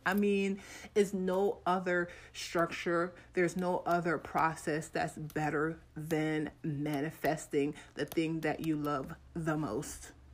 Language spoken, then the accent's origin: English; Jamaica; I'm an international woman. I'm from Jamaica.